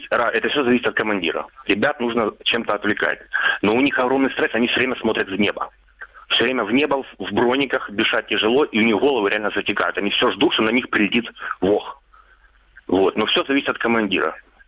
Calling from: Mariupol, Donetsk Oblast, Ukraine; Здравствуйте … Мариуполь. Вот. Я впритык живу, так сказать, в Широкино, чуть левый берег, 11 этаж.

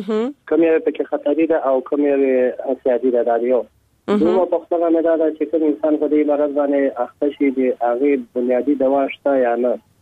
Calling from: Laghman, Afghanistan; د لغمان ولایت نه تاسو سره په تماس کې یم.

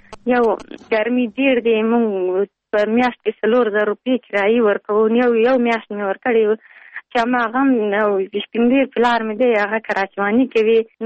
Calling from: Pul-e Khumri, Baghlan, Afghanistan

